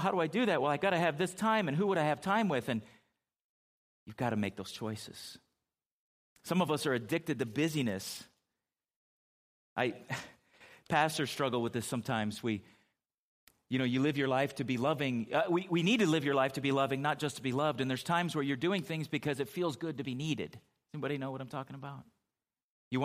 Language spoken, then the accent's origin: English; San Diego, California, United States; And you know, growing up by San Diego, you know, you pick up a lot of, I mean, my accent's better than what I even know in Spanish.